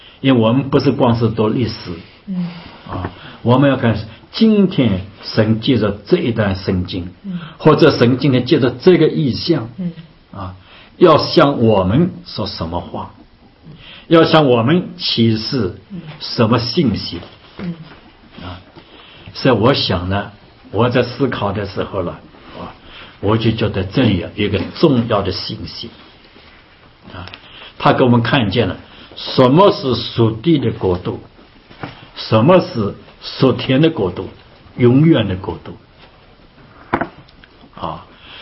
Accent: China; 到今天恐怕都被我们中国人所称扬的，是不是？

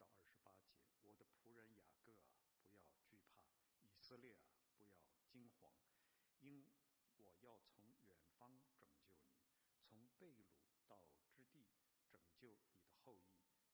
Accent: China; 我们中国人常常是说提纲挈领

